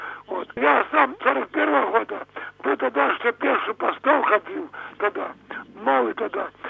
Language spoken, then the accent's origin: Russian; Gomel Region, Belarus; Моя семья партизанская. Я родился и вырос в Жлобинском районе.